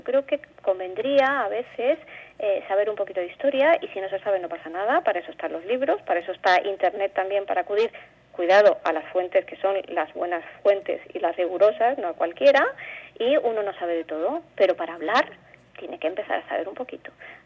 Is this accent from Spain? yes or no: yes; Spain; moved away; Aquí uno es famoso cuando dice que es español. ¡Oh, español! ¿Qué haces aquí siendo español? ¿Cómo es que te vienes desde España aquí, no?